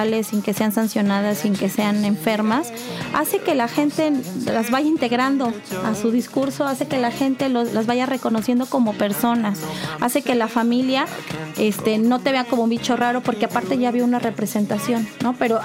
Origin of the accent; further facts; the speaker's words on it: Mexico; cómo en el cine se refleja esta idiosincrasia que traemos como mexicanos, ¿no?